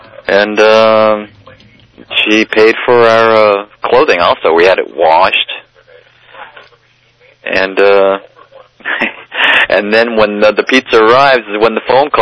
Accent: Cleveland, Ohio, United States; You know, I'm, like I said, I'm from Cleveland. I'm used to the cold

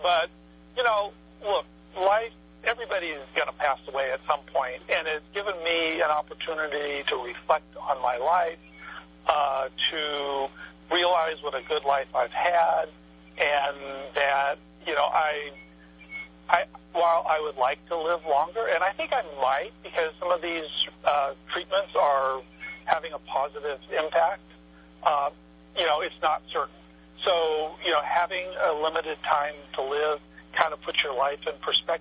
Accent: Fresno, California, United States; It's mostly just an interesting story about my life growing up in Fresno

